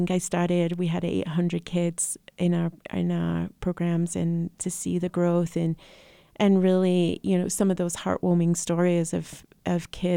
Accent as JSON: {"language": "English", "region": "Wales", "country": "United Kingdom", "tie": "born or raised there", "lives_now": "United States", "said": "so I grew up in Wales, which sometimes you can hear my accent, sometimes you can't."}